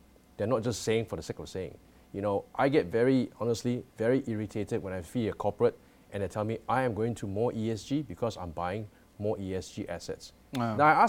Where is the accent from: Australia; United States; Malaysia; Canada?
Malaysia; I'm Malaysian